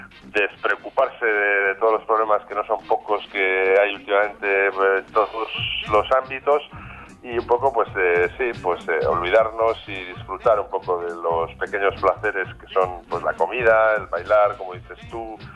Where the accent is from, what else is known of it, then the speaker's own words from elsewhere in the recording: Basque Country, Spain; como buen vasco, como buen guipuzcoano y tal, pues me gusta mucho comer.